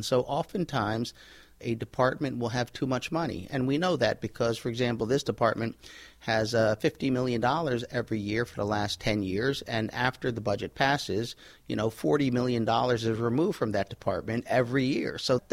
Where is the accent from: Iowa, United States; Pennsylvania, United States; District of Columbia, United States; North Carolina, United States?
Pennsylvania, United States; Philadelphia; Southwest Philly.